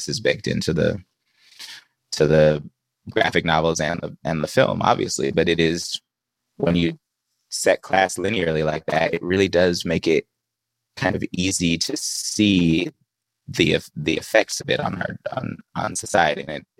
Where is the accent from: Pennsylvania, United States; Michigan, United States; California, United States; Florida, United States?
California, United States; I grew up in the Bay Area. Like, I know this family.